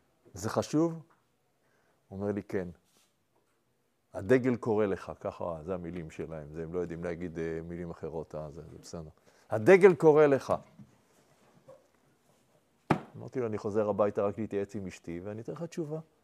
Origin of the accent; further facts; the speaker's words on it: Jerusalem, Jerusalem District, Israel; אני גדלתי בקריית יובל בירושלים, לא כמו הצפונבוני הזה. גדלתי בירושלים במקומות הכי, הכי נידחים, הכי עלובים של העיר הזאת.